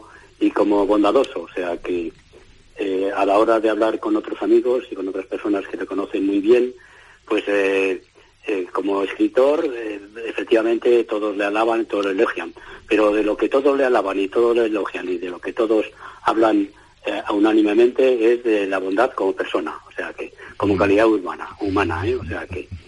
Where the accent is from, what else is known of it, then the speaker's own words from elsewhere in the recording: Soria, Castile and León, Spain; now in Santander, Spain; No, soy de Soria, pero vivo en Santander.